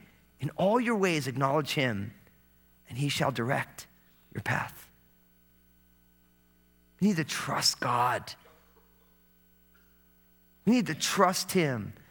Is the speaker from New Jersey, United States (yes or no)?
yes; New Jersey, United States; See, I was born and raised in New Jersey.